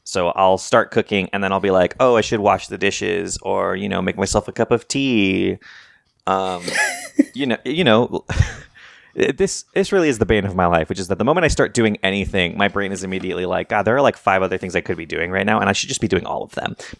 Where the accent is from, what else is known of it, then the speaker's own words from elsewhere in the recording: New Mexico, United States; I would try pecans first, but I'm from New Mexico, so that's like, you know.